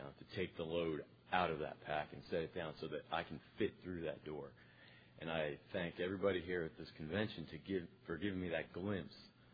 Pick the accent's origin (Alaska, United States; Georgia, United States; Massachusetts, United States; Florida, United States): Alaska, United States; Palmer; I'm an alcoholic from Palmer, Alaska, Foxhall in Palmer, Alaska.